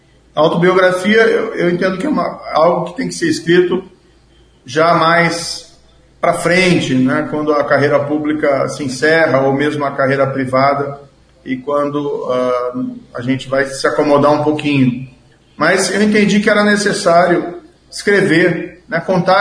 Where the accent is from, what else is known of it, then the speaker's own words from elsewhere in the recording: Maringá, Paraná, Brazil; Sou de Maringá, né?